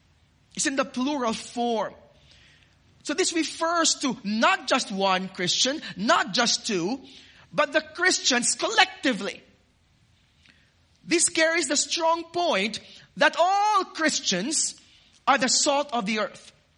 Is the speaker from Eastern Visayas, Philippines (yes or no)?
no; Iloilo City, Western Visayas, Philippines; Now, when I was growing up in Iloilo City, we would often go to the hometown of my mom